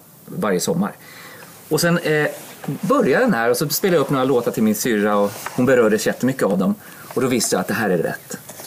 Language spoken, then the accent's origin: Swedish; Sweden; Jag pratar finska, men jag är inte... Alltså, jag är född i Sverige. Mm. Och jag har gått i svensk skola. Jag har aldrig gått i en finsk skola.